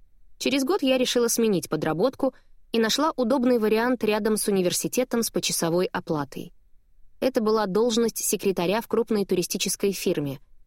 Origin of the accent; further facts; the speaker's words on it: Moscow, Russia; moved away as an adult; now in Los Angeles, United States; И вот уже 6 лет я живу в солнечном городе Лос-Анджелесе, штат Калифорния. Переехала я из Москвы, в которой родилась и прожила полных 28 лет.